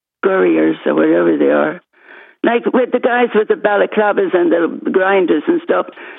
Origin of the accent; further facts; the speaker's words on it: Dublin, Leinster, Ireland; growing up in Dublin, walking anywhere as a child, a kid, 14 and 15, late at night